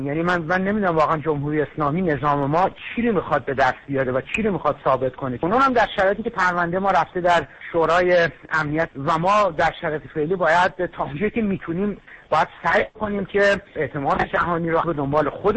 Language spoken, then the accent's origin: Persian; Iran; به عنوان یک ایرانی